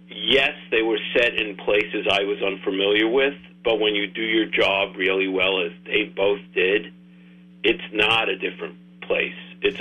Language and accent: English; Brooklyn, New York, United States; Well, first of all, let me say, you know, I'm from the South, South Brooklyn.